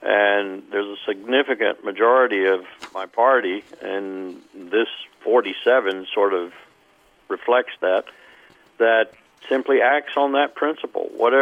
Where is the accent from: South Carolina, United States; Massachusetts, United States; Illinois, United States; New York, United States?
South Carolina, United States; born there; and I knew them well because I was born in South Carolina.